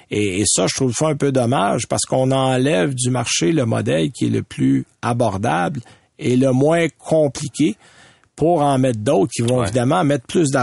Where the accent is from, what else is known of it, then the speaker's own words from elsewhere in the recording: Saint-Timothée, Quebec, Canada; moi, je suis de Saint-Timothée précisément.